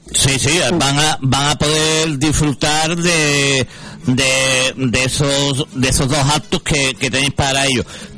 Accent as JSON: {"language": "Spanish", "town": "Utrera", "region": "Andalusia", "country": "Spain", "said": "Yo que soy de Utrera tengo que partir una lanza, que Utrera también es cuna del flamenco y ha tenido grandes cantadores de flamenco, y hay mucha tradición en este cante."}